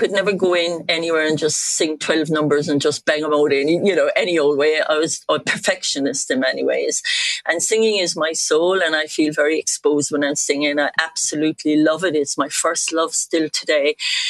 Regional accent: Ireland; accent: Irish; my Irish accent, you know, why would I lose it? You can see Richard and hear it. I still have it. I'm proud of being Irish.

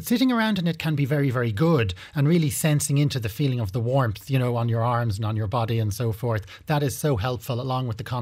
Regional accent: Galway, Connacht, Ireland; So as a child, I grew up in Galway City.

